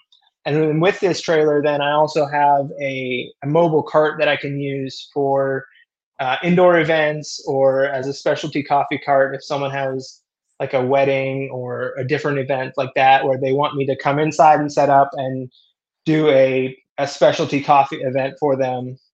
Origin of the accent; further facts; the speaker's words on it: Minnesota, United States; also born or lived in Canada; now in Tennessee, United States; I was born in Canada, raised in Minnesota, and then I moved to Tennessee here in about 2015.